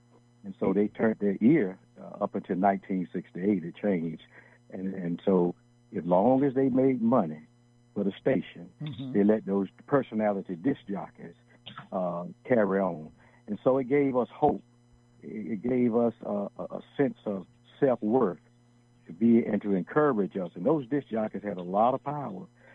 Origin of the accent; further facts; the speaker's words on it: Jacksonville, Florida, United States; now in Durham, United States; I am from Jacksonville, Florida, and I'm currently in Durham, North Carolina